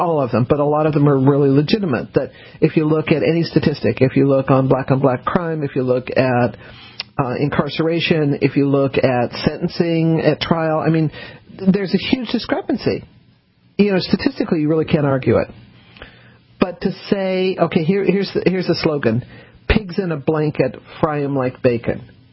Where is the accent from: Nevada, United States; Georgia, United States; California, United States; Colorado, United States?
Colorado, United States; Although, you know, growing up in Colorado, that was not necessarily outside the realms of possibility.